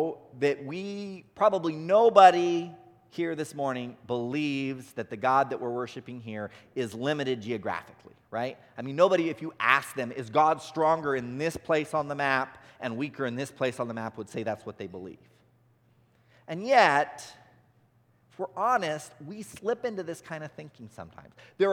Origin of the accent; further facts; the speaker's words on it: California, United States; In Nebraska, they'd probably be mountains, but I'm from California, so I'll say they're hills.